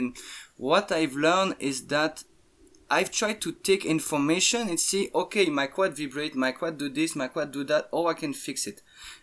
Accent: Switzerland; English is a second language; I'm from Switzerland, so we do a lot of skiing and things like that.

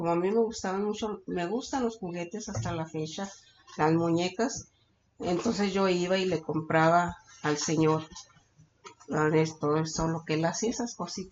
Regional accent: Durango, Mexico; Entonces así crecí en Durango.

